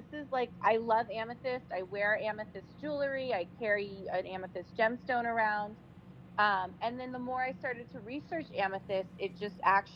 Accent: San Diego, California, United States; also born or lived in Nantucket / Martha's Vineyard; now in Boston, United States; I'm originally from the West Coast, San Diego, and I've now officially become a Bostonian.

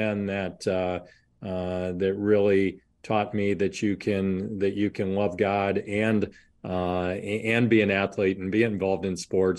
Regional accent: Columbus, Ohio, United States; born there; also born or lived in Indiana / Iowa; So my early years were spent in Ohio, Indiana, and Iowa before moving up to Minnesota to go to college.

